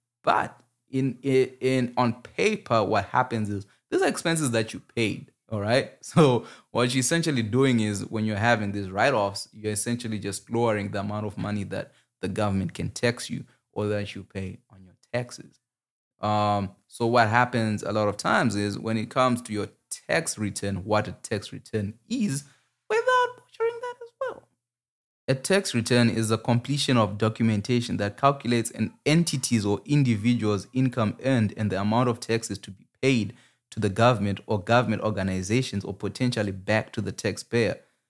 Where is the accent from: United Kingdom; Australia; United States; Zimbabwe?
Zimbabwe; now in Canada; so the way the Canadian tax system works is a little bit different from what I grew up with in Zimbabwe.